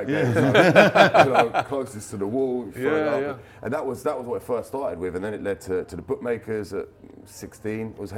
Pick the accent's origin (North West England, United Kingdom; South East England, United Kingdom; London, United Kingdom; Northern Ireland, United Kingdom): London, United Kingdom; No, I grew up in West London.